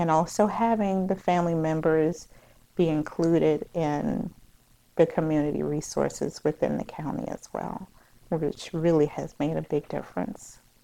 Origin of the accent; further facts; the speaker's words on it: Louisiana, United States; We're from Louisiana, so we do a lot of that.